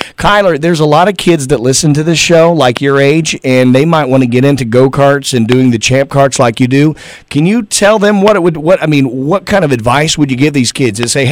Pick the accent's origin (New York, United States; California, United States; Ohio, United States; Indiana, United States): Indiana, United States; see, I grew up in Indiana. I got to see these guys on the dirt, the wing sprint cars. This is a flavor from home coming down